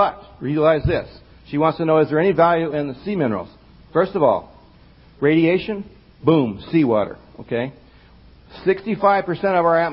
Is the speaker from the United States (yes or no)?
yes; Missouri, United States; I'm from Missouri, show me a feeling.